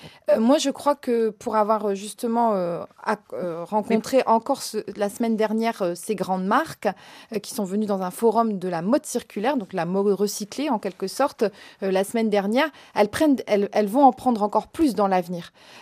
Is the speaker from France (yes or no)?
yes; Roubaix, Hauts-de-France, France; Moi, je viens de Roubaix.